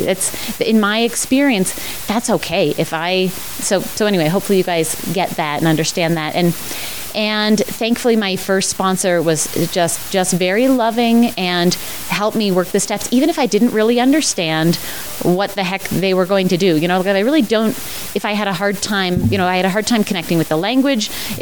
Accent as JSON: {"language": "English", "town": "Louisville", "country": "United States", "said": "And I will just add that I am from Louisville, and I go to meetings in Boulder"}